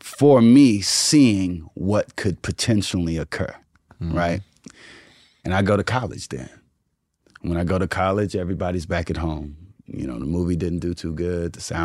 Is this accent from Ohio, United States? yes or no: no; Houston, Texas, United States; So we didn't have the ability to have those types of privileges, especially growing up in Houston. It wasn't like an Atlanta scene.